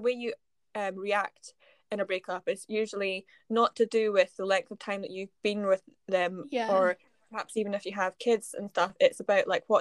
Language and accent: English; Scotland, United Kingdom; We are two Scottish gals in our late 20s to early 30s